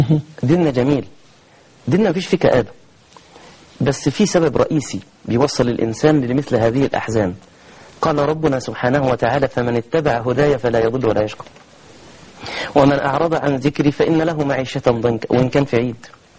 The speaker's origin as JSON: {"language": "Arabic", "country": "Egypt"}